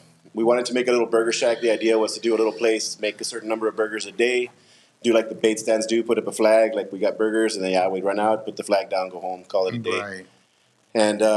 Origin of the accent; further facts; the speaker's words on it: Weslaco, Texas, United States; also born or lived in California; Yeah, well, I was born and raised here in Westlaco, Westlaco native. Grew up here, went to high school here, graduated, went to Monterrey for college on a football scholarship.